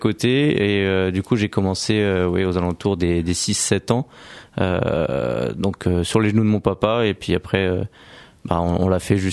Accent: Ronquerolles, Île-de-France, France; also born or lived in Pontoise; Et ma mère habitait depuis 3 ans, il me semble, à Ronquerolles, donc j'ai vraiment toujours vécu à Ronquerolles étant jeune.

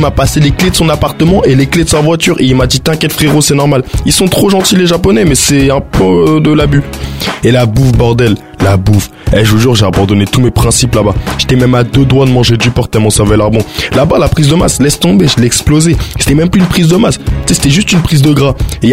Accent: Paris, Île-de-France, France; moi ça me choque parce que je suis parisien.

